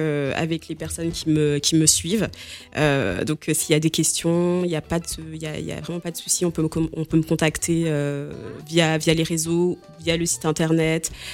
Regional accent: Angers, Pays de la Loire, France; also born or lived in Cameroon; Je suis originaire du Bénin, mais je suis née au Cameroun. J'ai grandi en province, à Angers.

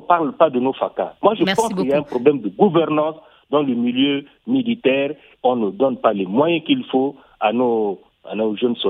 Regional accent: Central African Republic; En tant que centrafricain et leader politique, moi j'observe

